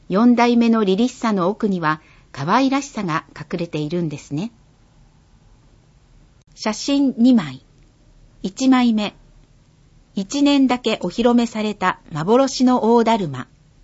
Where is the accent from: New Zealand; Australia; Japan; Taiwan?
New Zealand; Christchurch, Canterbury; Japanese is a second language; 平成23年2月22日、マグニチュード 6.3 の地震が、私の故郷、クライストチャーチで発生しました。当時私はまだ、イヤー9、中学1年生でした。